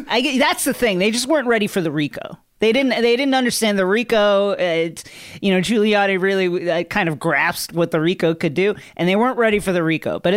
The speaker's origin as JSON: {"language": "English", "region": "New York", "country": "United States", "said": "You know, he was my mayor. So that's, you know, I'm from New York, mm-hmm."}